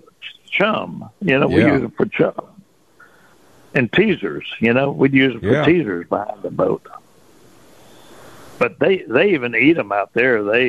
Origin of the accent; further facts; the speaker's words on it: Texas, United States; I said, "Well, I'm from South Texas, and I fish the Gulf Coast."